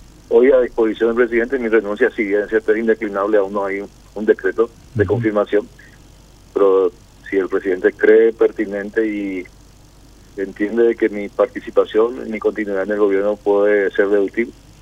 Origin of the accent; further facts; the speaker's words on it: Caaguazú, Paraguay; Yo provengo del departamento de Caguazú. Estoy regresando a mi departamento